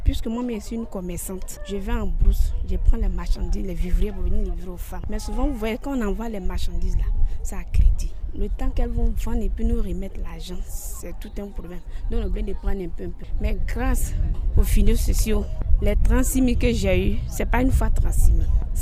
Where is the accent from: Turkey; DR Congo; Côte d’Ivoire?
Côte d’Ivoire; Azopé; Je viens plus précisément d'Azopé.